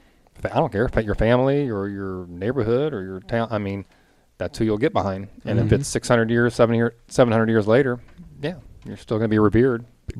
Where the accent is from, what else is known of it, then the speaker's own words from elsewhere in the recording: Plainfield, Indiana, United States; We're from Plainfield, Indiana. Yeah. You know, give us a break.